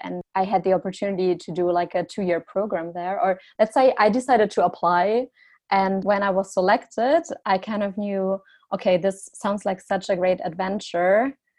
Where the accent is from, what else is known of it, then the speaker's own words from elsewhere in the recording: Dortmund, North Rhine-Westphalia, Germany; English is a second language; moved away as an adult; now in Hong Kong, Hong Kong; But yeah, I am from Dortmund and I lived there the first 19 years of my life. And then, yeah, right after school, I knew that I wanted to leave.